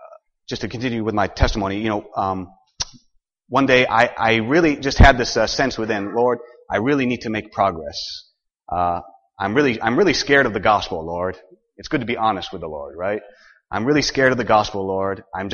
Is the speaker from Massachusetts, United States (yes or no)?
yes; Worcester, Massachusetts, United States; I'm from Worcester, Massachusetts.